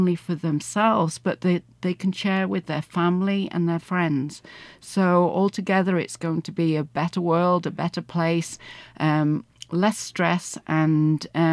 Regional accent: United Kingdom; now in United States; I'm not from America. I'm British, and I've been here for the last 13 years.

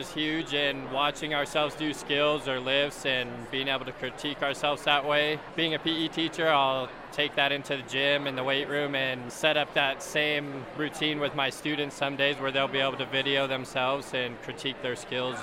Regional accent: Wyoming, United States; I'm from Wyoming, and I went to college at Wyoming in Mesa.

